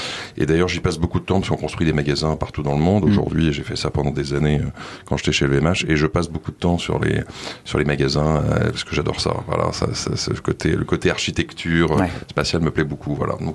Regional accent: Paris, Île-de-France, France; also born or lived in United States; j'ai grandi à Paris, j'ai fait mes études... à Paris, et puis ensuite en Belgique, et puis ensuite je suis parti aux États-Unis pour faire mes études aux États-Unis.

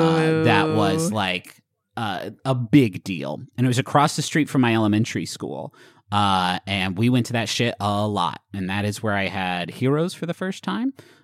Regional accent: Huntington, West Virginia, United States; Growing up in Huntington, there was...

